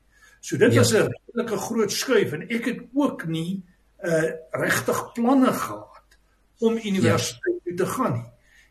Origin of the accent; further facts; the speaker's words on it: Sasolburg, Free State, South Africa; born there; ja, ek is gebore op Sasselburg, dit was 18 April 1962, ook al 'n tydjie terug, en ek is deel van 'n familie van 3 seuns. My pa het by Sasol gewerk en my ma was 'n huisvrou